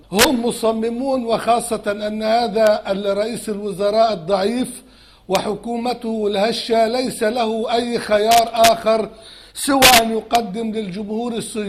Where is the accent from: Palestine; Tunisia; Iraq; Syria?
Palestine